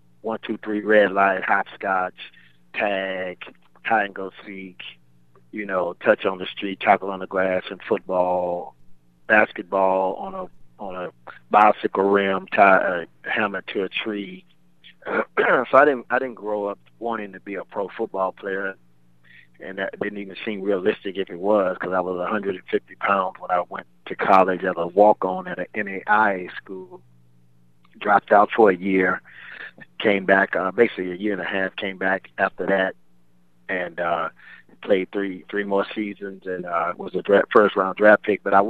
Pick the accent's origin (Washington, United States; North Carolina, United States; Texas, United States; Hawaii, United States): Texas, United States; Houston; Well, growing up in Houston, Texas Southern, my brother graduated Texas Southern.